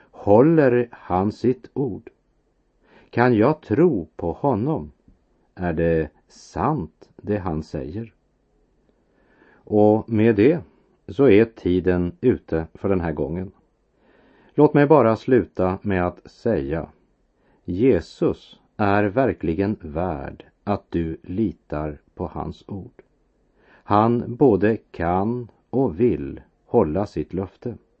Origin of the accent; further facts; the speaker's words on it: Västerbotten County, Sweden; Jag kan minnas en mörk midvintermorgon från min barndom i Västerbotten.